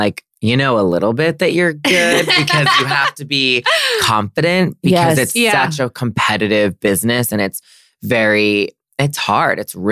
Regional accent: Maryland, United States; No, I'm from Maryland, and it was a very kind of, I think, a very kind of preppy, buttoned up.

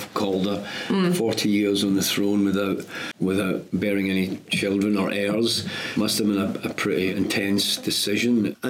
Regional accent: Scotland, United Kingdom; a monarch who I knew a little bit about as growing up in Scotland.

